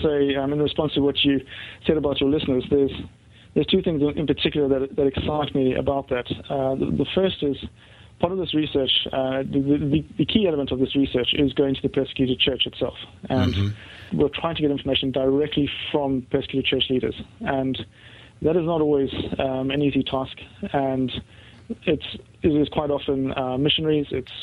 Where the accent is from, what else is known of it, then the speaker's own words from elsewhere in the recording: South Africa; I would go back to my time as a South African growing up under apartheid and really experiencing an unjust system